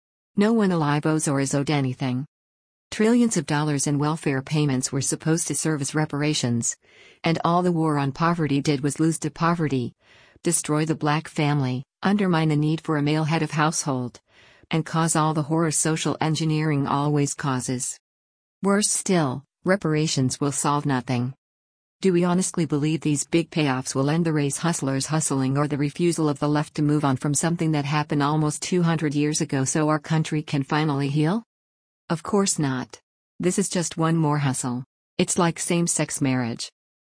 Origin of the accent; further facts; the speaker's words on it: United States; I'm an American